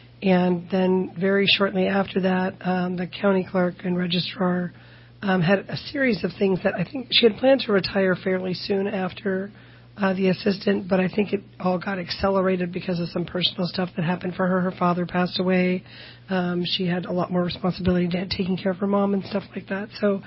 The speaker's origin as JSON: {"language": "English", "town": "Washington", "region": "District of Columbia", "country": "United States", "tie": "born or raised there", "said": "I grew up in Washington, D.C., and when you grow up in D.C., your hometown paper is the Washington Post, and what's happening in the White House is your hometown news."}